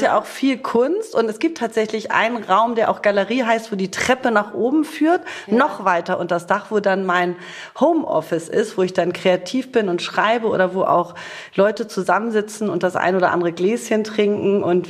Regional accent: Northern Germany, Germany; meine Heimat ist ganz klar der Norden. Wenn ich zum Beispiel auch nach Sylt komme, wo ich viel Zeit schon als kleines Mädchen verbracht habe, da geht mir wirklich mein Herz auf.

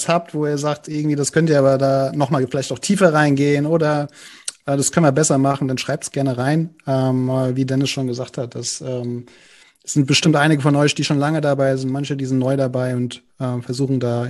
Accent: Frankfurt, Hesse, Germany; komme ich aus Frankfurt.

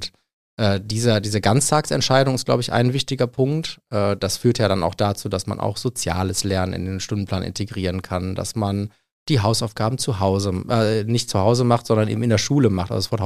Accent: North Rhine-Westphalia, Germany; ich komme aus dem Münsterland, habe im Gymnasium gelernt.

